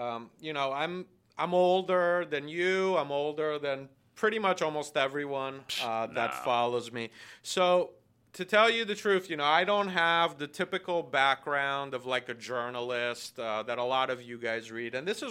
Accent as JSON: {"language": "English", "country": "Italy", "tie": "born or raised there", "said": "I grew up in Italy"}